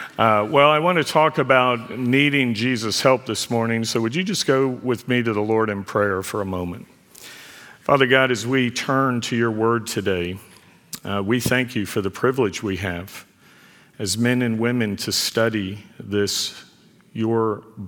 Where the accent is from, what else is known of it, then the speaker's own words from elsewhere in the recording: Dallas, Texas, United States; I was born and raised here in Dallas, but I was on a family vacation with Dr. Harold Honer